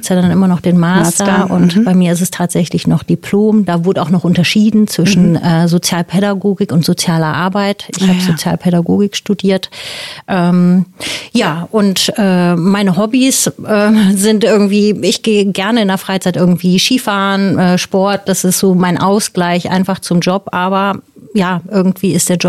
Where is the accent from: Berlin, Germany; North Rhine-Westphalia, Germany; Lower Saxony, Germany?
North Rhine-Westphalia, Germany; Hilden; born there; now in Wuppertal, Germany; ich bin 45 Jahre alt, ich bin geboren in Hilden, bin dann irgendwann nach Wuppertal gezogen, tatsächlich aufgrund des Berufes und lebe jetzt seit 2005 in Wuppertal.